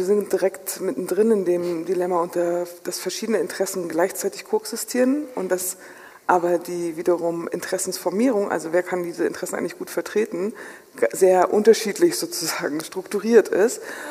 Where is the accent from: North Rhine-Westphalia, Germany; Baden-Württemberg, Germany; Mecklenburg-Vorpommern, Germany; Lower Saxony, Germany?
Mecklenburg-Vorpommern, Germany; Rostock; ich komme von der Ostsee, aus Rostock.